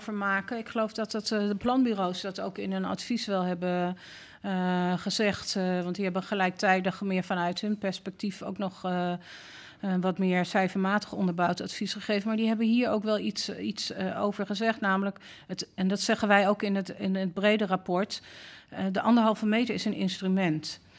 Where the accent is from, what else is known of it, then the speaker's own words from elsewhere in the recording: Amsterdam, North Holland, Netherlands; persoonlijk ben ik opgegroeid in Amsterdam-West in de tijd dat het daar niet best was. Hebben mijn ouders niet gestudeerd, ben ik in alles ongeveer de eerste geweest in mijn familie.